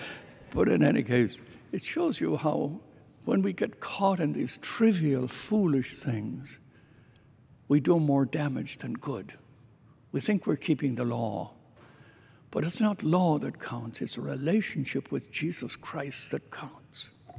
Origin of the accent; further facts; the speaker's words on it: Ireland; When I was young, growing up in Ireland, we were very devout Catholics.